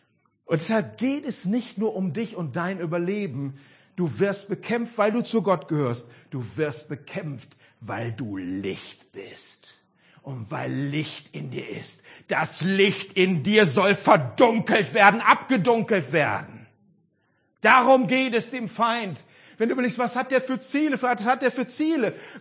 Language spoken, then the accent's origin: German; Mülheim an der Ruhr, North Rhine-Westphalia, Germany; born there; Mein Geburtsort ist Mühlheim an der Ruhr.